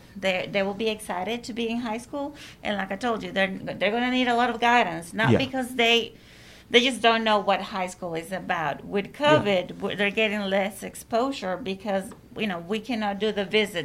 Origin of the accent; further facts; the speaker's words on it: Costa Rica; first language Spanish; English is a second language; And originally, I'm from Costa Rica, so Spanish is my native language. English is my second language.